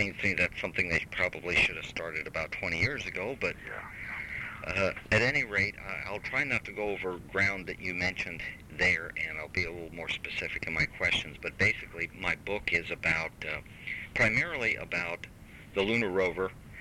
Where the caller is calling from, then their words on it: Miami, Florida, United States; I'm calling from Miami